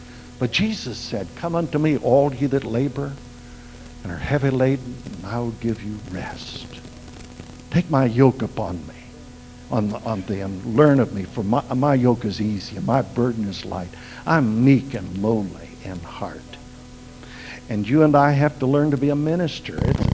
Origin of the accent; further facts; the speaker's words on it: Oklahoma, United States; And, I'm from Oklahoma, and I'm careful who I put my arms around anyway. We're not big huggers the way I was brought up